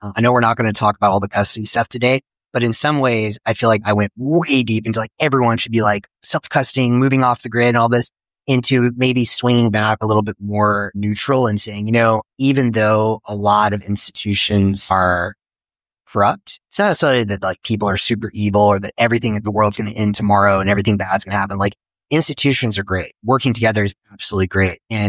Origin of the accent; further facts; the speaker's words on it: the South, United States; where I grew up also in the South and my parents were certainly more out there, more, let's say, hippie types